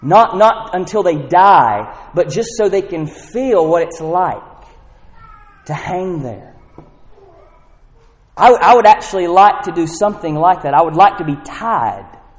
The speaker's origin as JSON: {"language": "English", "region": "North Carolina", "country": "United States", "tie": "born or raised there", "said": "Where I grew up in North Carolina is not my home."}